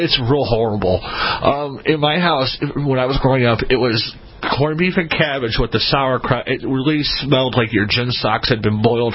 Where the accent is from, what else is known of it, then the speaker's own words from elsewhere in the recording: Ireland; Hello, I'm Irish. Take a guess.